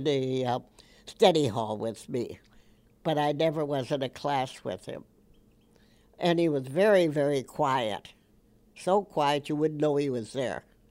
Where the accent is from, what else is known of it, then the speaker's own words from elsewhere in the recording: Superior, Wisconsin, United States; It was a nice, safe place to grow up in.